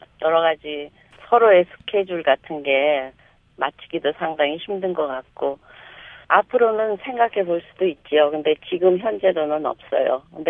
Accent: United States; 그런 발언을 할 위치인가 같은 미국 사람으로서 아쉽네요.

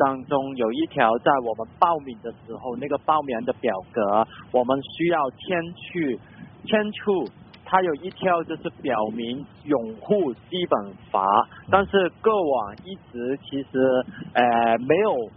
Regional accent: Hong Kong; 其实我们香港人一直都没有参与当中

